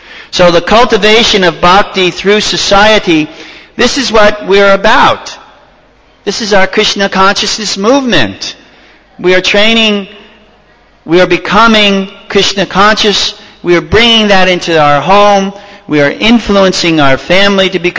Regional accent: New York, United States; I'm from New York.

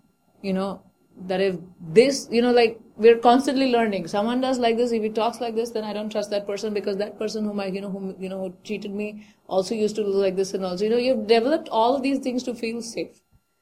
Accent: Mumbai, Maharashtra, India; So when I was growing up in Bombay, and I used to visit my uncle's home, he was also in Bombay.

